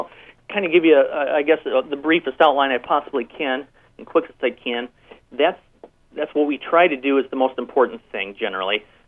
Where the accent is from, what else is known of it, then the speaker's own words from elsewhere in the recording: Oelwein, Iowa, United States; Yes, I was. Northeast Iowa, from Owine, as a matter of fact.